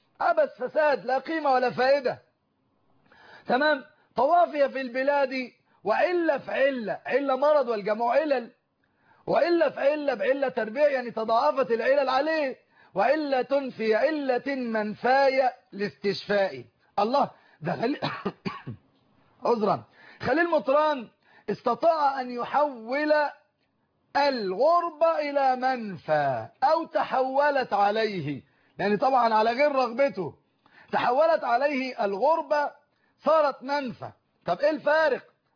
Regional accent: Cairo, Cairo Governorate, Egypt; انا قاهري اذا ذهبت الى الاسكندريه صارت غربه بالنسبه لي

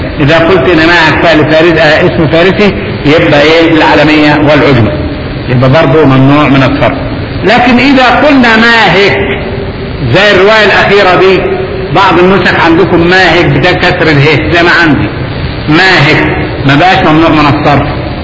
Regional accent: Upper Egypt, Egypt; عندنا في الصعيد عندنا في الصعيد ثعبان اسمه الناشر

